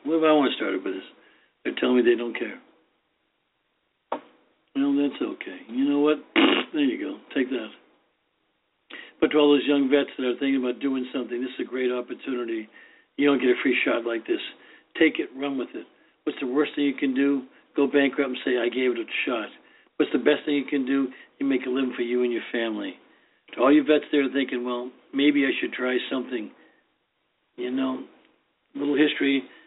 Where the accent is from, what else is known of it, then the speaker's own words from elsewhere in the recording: Boston, Massachusetts, United States; When I was back in Boston, this is where I was born and raised. I felt that even though I'm from Boston, I have changed so much.